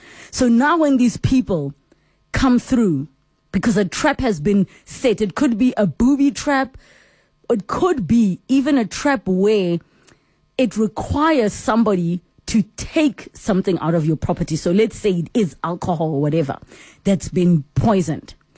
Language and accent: English; South Africa; as a South African